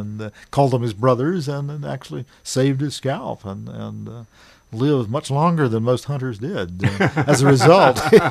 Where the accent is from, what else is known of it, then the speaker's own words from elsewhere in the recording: North Carolina, United States; I grew up in the Blue Ridge Mountains here in Henderson County, and ran in the woods and hunted and fished and trapped when I was young.